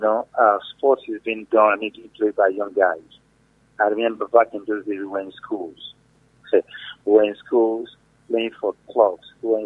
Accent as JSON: {"language": "English", "town": "Suleri", "country": "Nigeria", "tie": "born there", "said": "I was born in Suleri."}